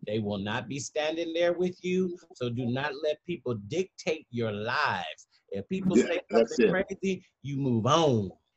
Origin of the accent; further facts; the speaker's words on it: San Francisco, California, United States; I'm from San Francisco with the world's largest pride.